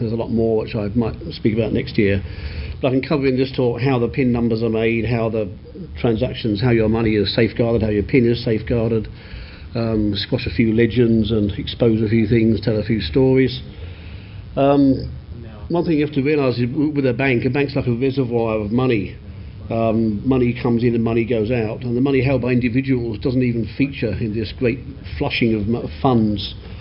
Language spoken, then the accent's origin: English; United Kingdom; accent: British; now in Australia; I'm British, you can tell by the accent. Well, actually, I'm not. I'm an Australian. I went to Australia 30 years ago and became an Australian citizen.